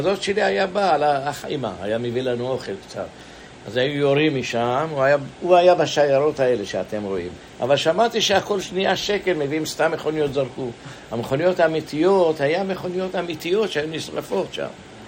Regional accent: Jerusalem, Jerusalem District, Israel; born there; אני נולדתי בירושלים, היינו בערך 500-600 אלף, בזמן המלחמה.

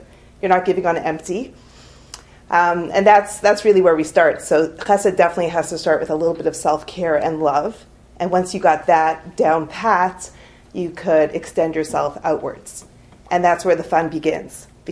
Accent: Toronto, Ontario, Canada; So I saw this at home growing up in Toronto.

